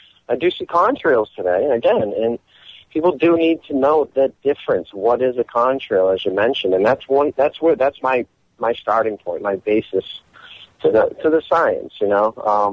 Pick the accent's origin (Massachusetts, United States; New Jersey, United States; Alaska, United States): Massachusetts, United States; Boston; I'm from Boston, so, you know, winter is pretty chilly.